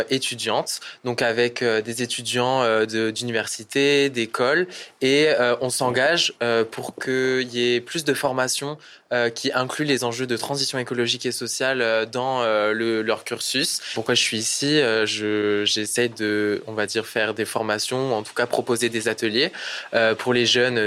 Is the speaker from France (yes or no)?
yes; France; je suis protégé pour l'instant des catastrophes climatiques, etc. Mais c'est vrai